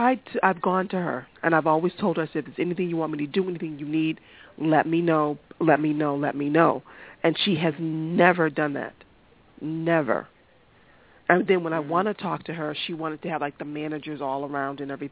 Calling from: Massachusetts, United States; I am calling from Massachusetts.

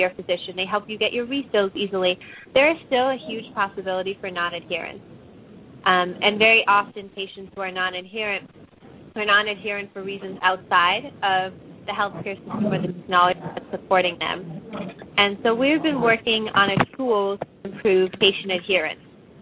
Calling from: California, United States; I'm calling in from the Bay Area myself.

